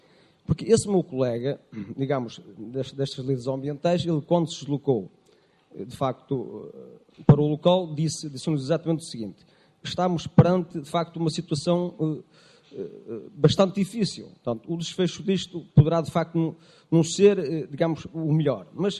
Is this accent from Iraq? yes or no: no; Barroselas, Viana do Castelo, Portugal; neste caso nós somos de Barroselas, Viana do Castelo